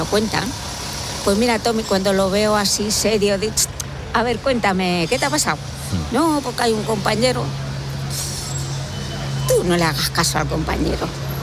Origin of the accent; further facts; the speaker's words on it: Castilla-La Mancha, Spain; Hombre, yo sí. Y soy manchega.